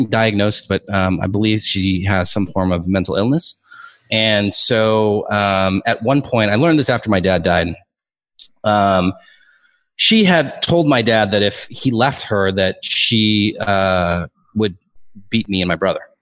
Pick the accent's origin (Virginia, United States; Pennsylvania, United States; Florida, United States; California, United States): California, United States; Torrance; now in Mexico; No, I am 100% American citizen. I grew up in LA, in a suburb of LA called Torrance, California. So if you know the area, it's about 10 minutes south of the airport.